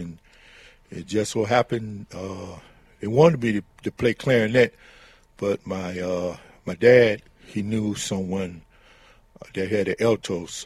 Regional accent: Detroit, Michigan, United States; born there; Well, I was born in Detroit, so, and then too, I'm not real good at communicating by talking, really.

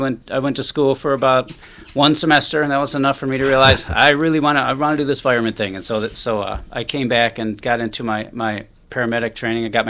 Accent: Detroit, Michigan, United States; I grew up around Warren and Evergreen area. Yeah, we lived there for a number of years. And so that was right on the Dearborn Heights border.

